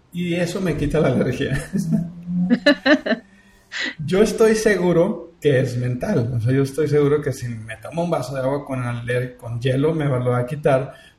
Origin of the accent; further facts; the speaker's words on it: Mexico; como mexicanos estamos como infantiles en nuestra manera de pensar